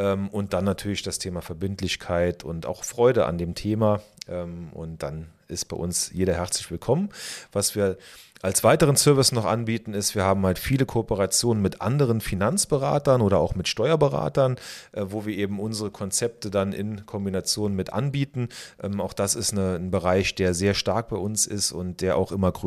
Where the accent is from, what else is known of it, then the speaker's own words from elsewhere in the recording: Rhineland-Palatinate, Germany; ich komme aus der Eifel, aus der Nähe von Bitburg, vom kleinen Dorf